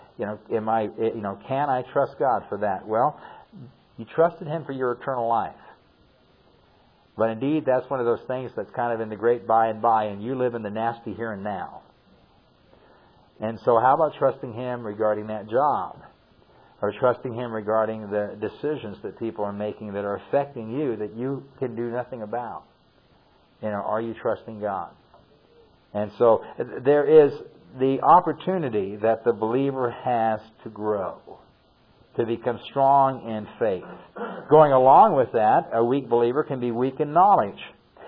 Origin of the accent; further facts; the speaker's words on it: Southwest, United States; You know, I grew up in the Southwest, and the Hopi Indian Kachinas to me are really fascinating